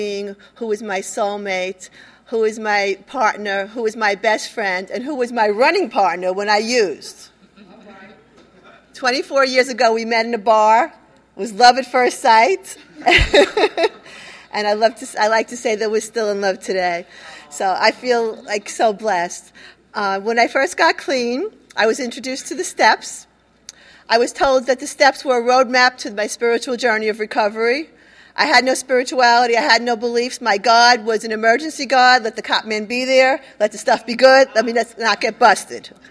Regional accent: The Bronx, New York, United States; I'm an addict from the Bronx.

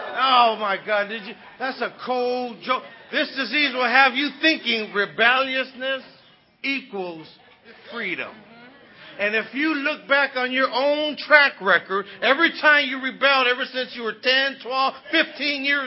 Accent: Los Angeles, California, United States; now in New York City, United States; I'm from East L.A. I was born and raised in East L.A. I live out here on the East Coast now. I live in New York City.

